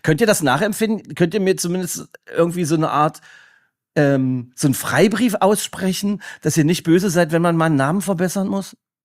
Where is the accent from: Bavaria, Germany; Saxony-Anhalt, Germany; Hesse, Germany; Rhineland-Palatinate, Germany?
Saxony-Anhalt, Germany; Magdeburg; als ein Magdeburger Jung, der auch sehr viel gute Beziehungen nach Halle hat